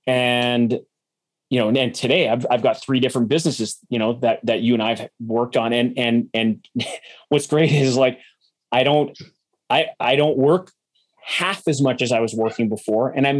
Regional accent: Winnipeg, Manitoba, Canada; I mean, I'm from Winnipeg and I was working in San Diego

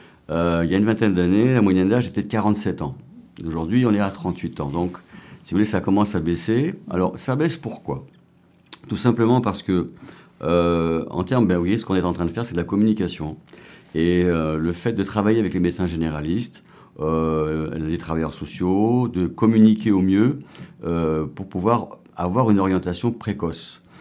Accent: Brittany, France; Moi, je suis breton, par exemple, et en Bretagne

